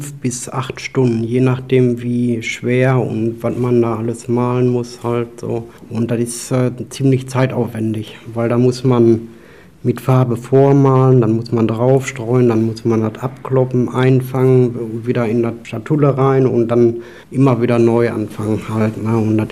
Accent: Dorsten, North Rhine-Westphalia, Germany; born there; now in Hamm, Germany; ich bin gebürtig aus Dorsten, wohne seit 7 Jahren hier in Hamm

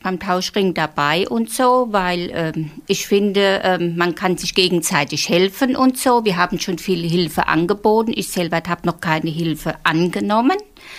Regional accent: North Rhine-Westphalia, Germany; moved away; Ich bin aus dem Märkischen Kreis hierher gezogen

